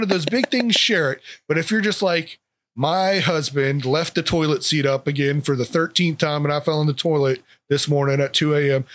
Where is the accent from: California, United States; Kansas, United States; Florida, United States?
Florida, United States; Kissimmee; that's three of our things we love: Publix, Florida, and my hometown, Kissimmee.